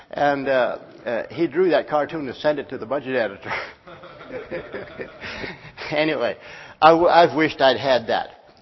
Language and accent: English; Arkansas, United States; I grew up in Arkansas in a very rural place.